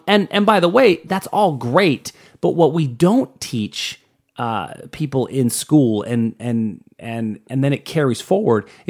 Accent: Pittsburgh, Pennsylvania, United States; I grew up in Pittsburgh, right?

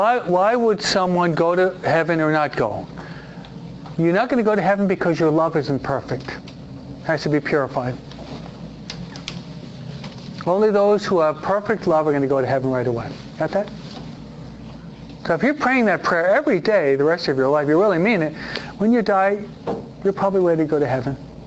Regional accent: East Coast, United States; now in California, United States; Maybe it's just who we are from the East Coast, who are more observant of the beauty of nature, no?

